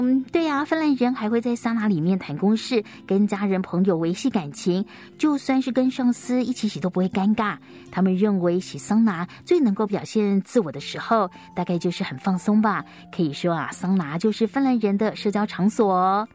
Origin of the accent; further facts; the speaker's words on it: China; 我们中国人都很喜欢喝茶叶啊